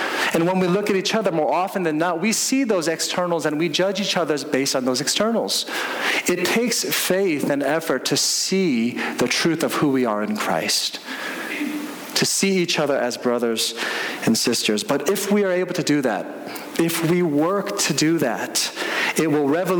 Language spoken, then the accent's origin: English; United States; I'm still American. I'm still Korean. I'm still a man. I'm still a pastor.